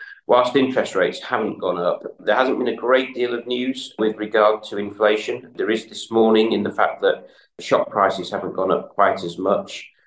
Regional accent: United Kingdom; we're all aware, because we're British and always are talking about it, the weather has been appalling.

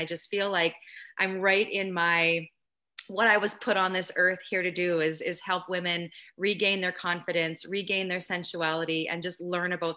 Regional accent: Saskatoon, Saskatchewan, Canada; opening up an integrated health therapies clinic here in my hometown of Saskatoon, Saskatchewan, Canada.

